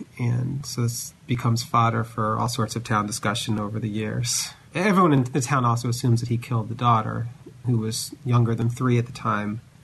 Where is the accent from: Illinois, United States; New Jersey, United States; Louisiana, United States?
New Jersey, United States; moved away; it's different from where I grew up in New Jersey